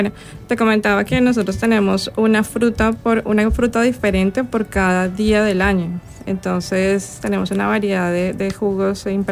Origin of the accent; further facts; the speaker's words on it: Bogotá, Colombia; Yo soy de la capital, de Bogotá. Es una región central, andina. Estamos en todo el centro del país.